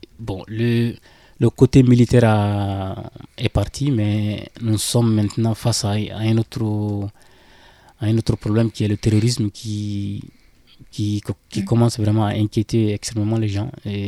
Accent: Mali; moved away; je suis né au Mali, j'ai grandi là-bas, j'ai des amis, j'ai plein de connaissances. Le pays me manque toujours

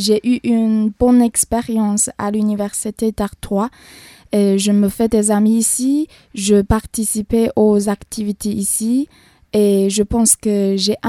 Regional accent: Fuzhou, Fujian, China; French is a second language; Je viens de la province de Fujian et de la ville de Fuzhou qui est en face de la province de Taïwan.

